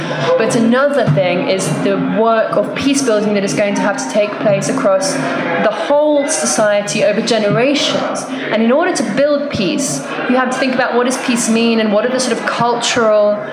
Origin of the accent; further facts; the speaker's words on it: England, United Kingdom; now in Colombia; as a foreigner in Colombia, one of the first things that people ask me is, oh, so where are you from? Ah, England.